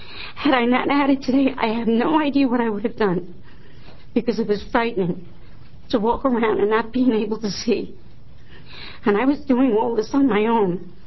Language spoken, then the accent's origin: English; Scappoose, Oregon, United States; I'm from Scappoose, Oregon.